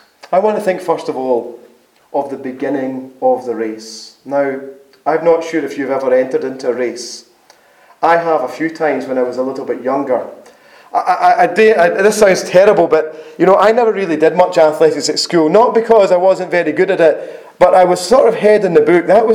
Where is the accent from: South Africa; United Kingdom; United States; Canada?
United Kingdom; Dundee, Scotland; born there; I was born in Dundee. I had no control over that.